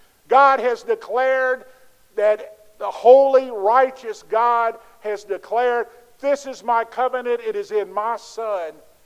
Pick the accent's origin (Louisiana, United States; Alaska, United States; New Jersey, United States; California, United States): Louisiana, United States; You know, I'm from Louisiana. We live in the heart of the Bible Belt.